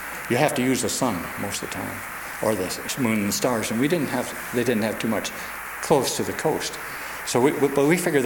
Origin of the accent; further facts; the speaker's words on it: Washington, United States; They built the railroad where I was raised in Eastern Washington by hand